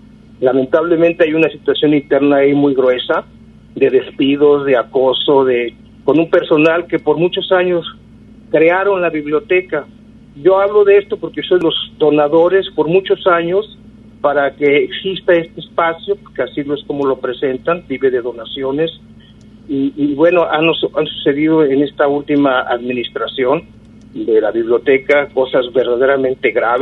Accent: Guadalajara, Jalisco, Mexico; born there; now in Puerto Vallarta, Mexico; yo nací en Guadalajara, yo tengo 40 años aquí en Vallarta.

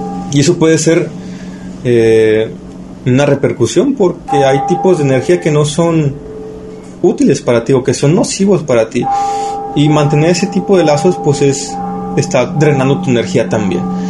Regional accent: Mexico; Como mexicanos, como nación y como cultura prehispánica

